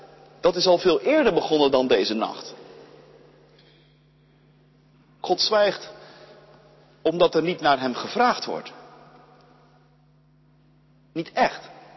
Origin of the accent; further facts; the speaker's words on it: Ouderkerk aan den IJssel, South Holland, Netherlands; Oude Kerk aan de IJssel, of All Places, het dorp waar ik opgroeide, dat haalt zelden het nieuws